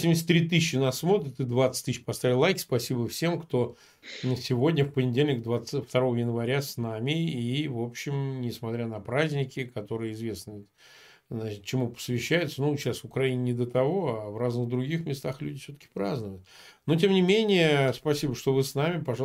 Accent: Samara, Samara Oblast, Russia; Сам я родом из Самары, родился я в Куйбышеве.

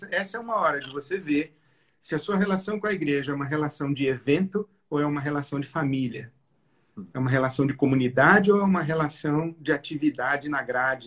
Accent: Santos, São Paulo, Brazil; also born or lived in Rio de Janeiro; Eu fui criado em Santos, eu nasci em Santos, no litoral.

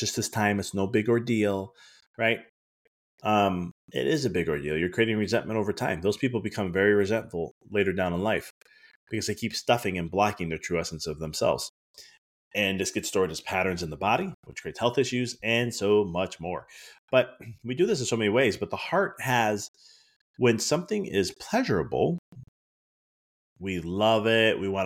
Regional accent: Italy; I'm Italian. So I love using my Italian accent when I read Italian accent.

